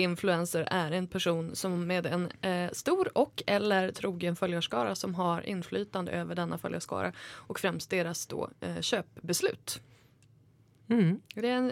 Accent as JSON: {"language": "Swedish", "town": "Örnsköldsvik", "region": "Västernorrland County", "country": "Sweden", "said": "Jag är från Övik från början"}